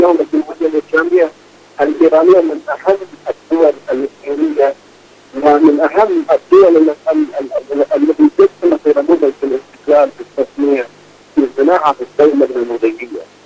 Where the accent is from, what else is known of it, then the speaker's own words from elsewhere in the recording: Yemen; ونحن كيمنيين مهتمين أيضا بالموقف